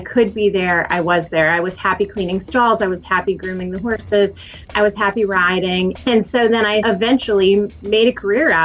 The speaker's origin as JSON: {"language": "English", "region": "Tennessee", "country": "United States", "said": "And I'm from Tennessee, so I am not a fan of the cold still."}